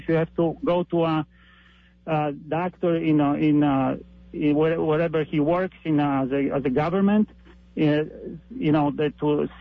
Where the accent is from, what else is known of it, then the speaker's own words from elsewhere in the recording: Poland; I came from Poland